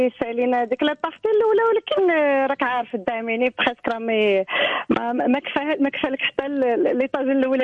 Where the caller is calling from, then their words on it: Marrakesh, Marrakesh-Safi, Morocco; من مراكش.